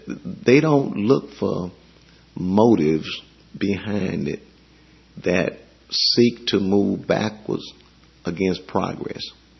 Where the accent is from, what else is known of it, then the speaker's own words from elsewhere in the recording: United States; I was born and reared in the United States. This is the only country where I have held residency.